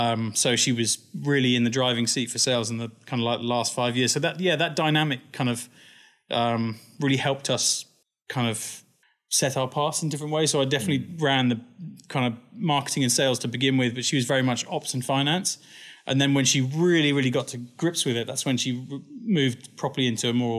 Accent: Sharjah, United Arab Emirates; born or raised there; moved away as an adult; also born or lived in Dubai

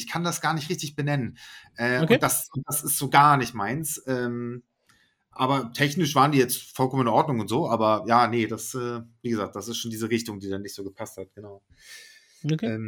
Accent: Hamburg, Germany; natürlich als Hamburger.

